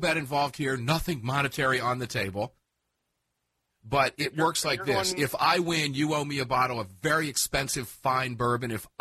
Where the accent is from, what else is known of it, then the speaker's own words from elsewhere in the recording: Tampa, Florida, United States; Yesterday, Fox 13, my Tampa Bay, my hometown, local Fox affiliate